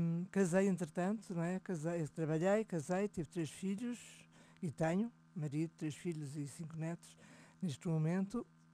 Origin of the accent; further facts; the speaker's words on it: Porto, Portugal; Eu cresci no Porto, a minha cidade, numa família tradicional e conservadora, católica, com 6 irmãos. Eu mais 5.